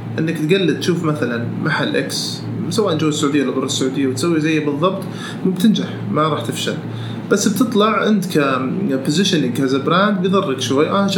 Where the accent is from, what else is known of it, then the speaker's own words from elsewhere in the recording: Saudi Arabia; وحنا سعوديين كذلك